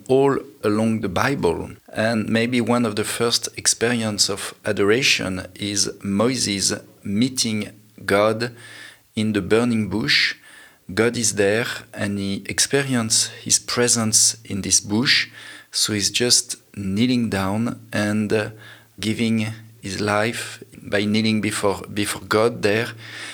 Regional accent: Provence-Alpes-Côte d'Azur, France; English is a second language; I was ordained 21 years ago. So I'm from France and the diocese of Fréjus-Toulon, southeast of France.

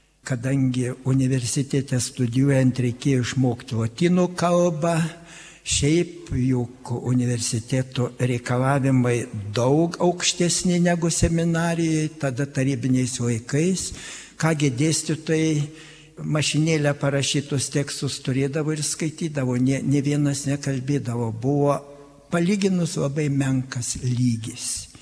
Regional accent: Pasvalys, Panevėžys County, Lithuania; now in Samogitia, Lithuania; kaip aš atsidūriau Žemaitijoje, būdamas aukštaitis nuo Pasvalio.

